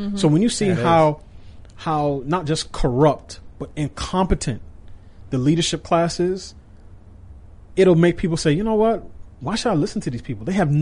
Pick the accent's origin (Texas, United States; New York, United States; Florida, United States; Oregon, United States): New York, United States; I grew up in New York. I had a very, very different relationship with guns